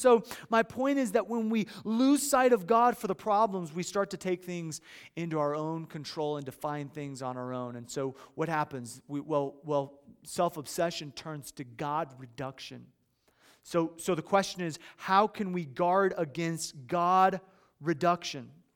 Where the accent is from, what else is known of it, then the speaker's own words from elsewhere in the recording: Midwest, United States; I grew up in the Midwest near Chicago, and so we would go to Lake Michigan and Lake Erie